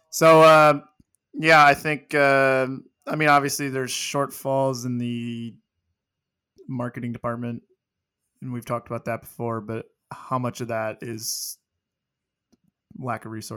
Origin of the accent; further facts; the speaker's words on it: Illinois, United States; also born or lived in Davenport, Iowa; Yeah, and we lived across the river in Illinois, so I guess that must have been the closest hospital.